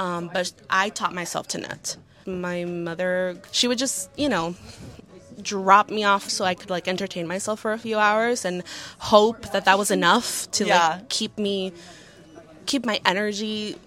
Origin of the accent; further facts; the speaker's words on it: Mexico; now in Orlando, United States; I am here from Orlando, Florida. Oh, nice. But originally, I'm from Mexico. I was raised there, and it's going to have a special place in my heart.